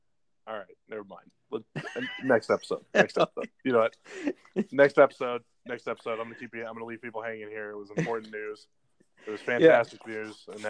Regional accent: Florida, United States; I'm from Florida.

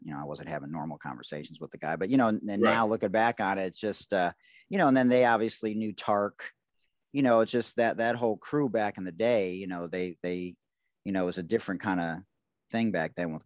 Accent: Detroit, Michigan, United States; because I'm from Detroit and, you know, I was integrated in fifth grade

